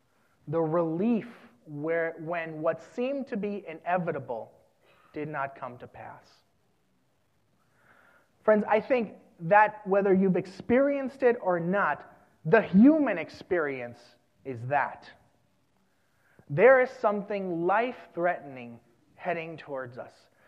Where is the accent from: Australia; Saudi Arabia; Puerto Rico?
Puerto Rico; I am from Puerto Rico.